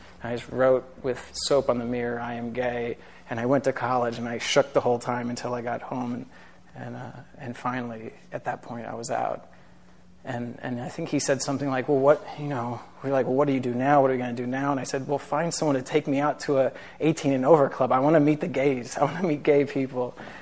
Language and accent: English; San Antonio, Texas, United States; I grew up in San Antonio, Texas.